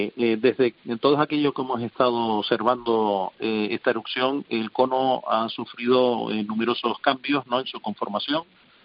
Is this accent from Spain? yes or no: yes; Canary Islands, Spain; yo sea de aquí, soy canario